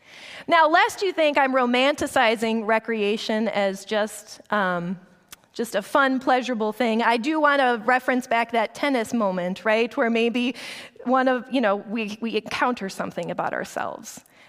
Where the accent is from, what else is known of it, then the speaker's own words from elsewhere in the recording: East Coast, United States; I'm not from Minnesota, so I say that like I'm an East Coast girl, so the idea of moving to the Midwest